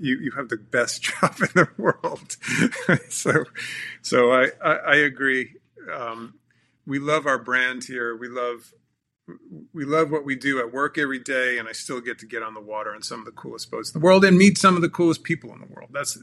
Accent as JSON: {"language": "English", "town": "Newport", "region": "Rhode Island", "country": "United States", "tie": "born or raised there", "said": "If I go out and see a 12-meter, which they're sailing off of Newport every single day, my hometown, you can't help but just go, damn, that is a good-looking boat."}